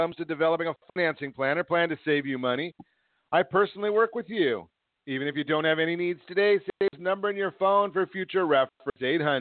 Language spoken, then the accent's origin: English; Los Angeles, California, United States; Growing up in Los Angeles, I must admit, nothing in the sports world in the Boston area am I a fan of.